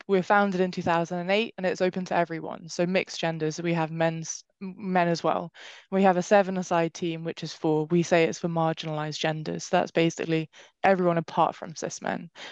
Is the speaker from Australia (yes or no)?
no; England, United Kingdom; now in Wales; I live in Wales, but I am from England.